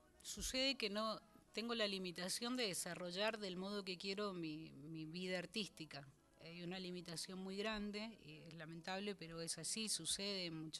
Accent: San Juan, Argentina; accent: San Juan; moved away; la gente siempre sigue reconociendo una tonada de San Juan en mi modo de hablar. Mi hija es sanjuanina y para todo el entorno que me conoce soy la sanjuanina

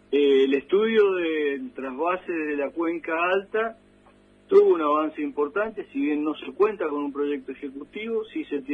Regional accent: Mendoza, Argentina; nosotros como mendocinos, en realidad esto es lo que mueve mi opinión fundamentalmente, como técnico mendocino que conozco del tema

